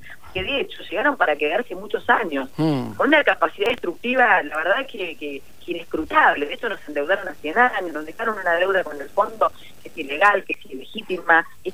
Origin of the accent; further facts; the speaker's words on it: Argentina; Nosotros somos nacionalistas. Somos ante todo argentinos, amamos nuestra patria, amamos nuestro país, amamos nuestra soberanía.